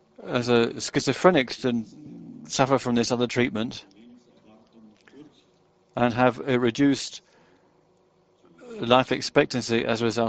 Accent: Poland; English is a second language; I come from Poland.

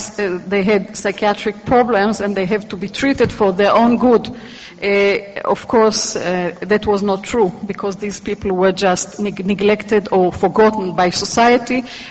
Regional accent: Israel; and I'm also from Israel.

